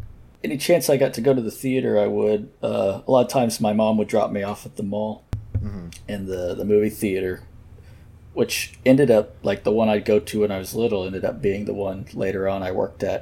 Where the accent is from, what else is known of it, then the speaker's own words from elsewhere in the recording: Kansas, United States; growing up in Kansas at a time when there really wasn't a film community, or there it was very small.